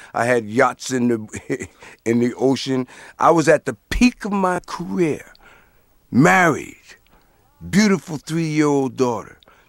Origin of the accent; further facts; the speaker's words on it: Paterson, New Jersey, United States; It just so happened that Paterson, New Jersey, was my hometown